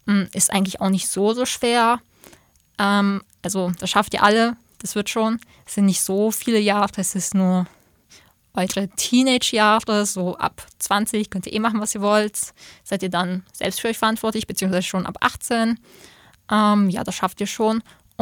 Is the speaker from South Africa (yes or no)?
no; Austria